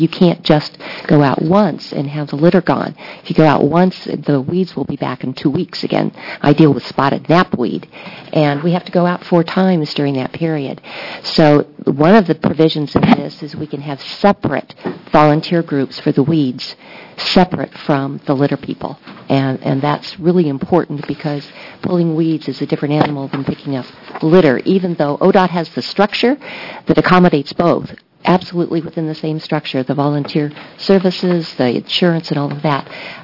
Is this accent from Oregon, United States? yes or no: yes; Bend, Oregon, United States; I'm from Bend, Oregon, 60738 Gulf Village Loop.